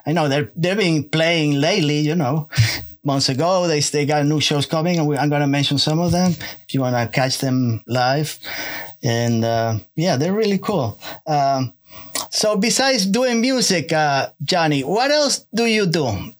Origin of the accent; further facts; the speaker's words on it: New Jersey, United States; You see, I'm from New Jersey. I live in New Jersey.